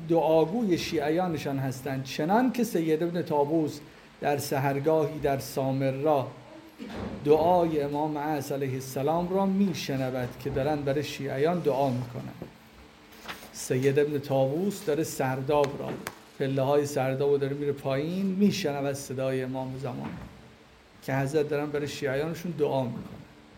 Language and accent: Persian; Iran; ما ایرانیم جلتر بریم